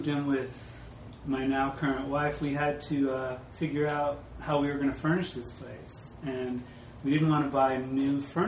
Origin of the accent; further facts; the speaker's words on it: California, United States; Yes, I grew up in the San Francisco Peninsula.